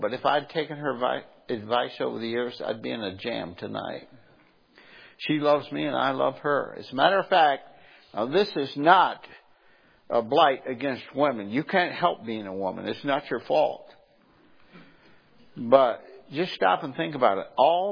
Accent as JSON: {"language": "English", "town": "Detroit", "region": "Michigan", "country": "United States", "tie": "born or raised there", "also_born_or_lived": "California", "lives_now": "Indiana, United States", "said": "I grew up in Detroit, and, you know, when I got out of the Corps, I moved to California, and I got used to living without winters."}